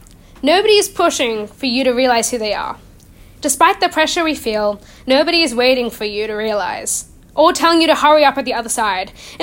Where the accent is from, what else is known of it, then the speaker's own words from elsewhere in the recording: Australia; born there; I'm an Australian-born girl